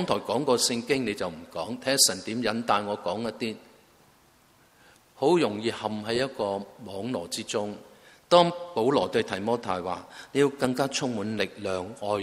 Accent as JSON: {"language": "Chinese", "region": "Kowloon", "country": "Hong Kong", "tie": "born or raised there", "said": "多数在九龙聚会，因为我小时候在这里长大"}